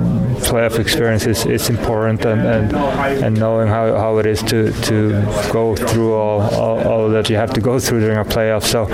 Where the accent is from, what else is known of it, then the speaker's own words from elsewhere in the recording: Boden, Norrbotten County, Sweden; English is a second language; forward from Sweden, and my hometown is Boden.